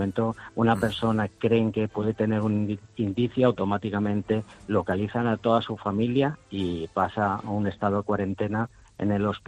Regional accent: Valencia, Valencian Community, Spain; y yo soy valenciano

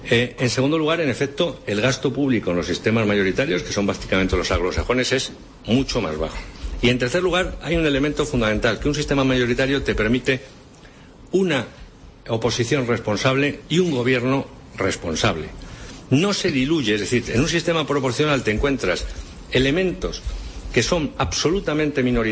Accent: Spain; yo no tendría ningún problema como español

